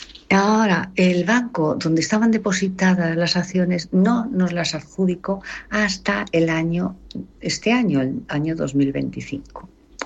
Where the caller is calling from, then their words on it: Madrid, Community of Madrid, Spain; de Madrid. Esta es una consulta para el consultorio de herencias.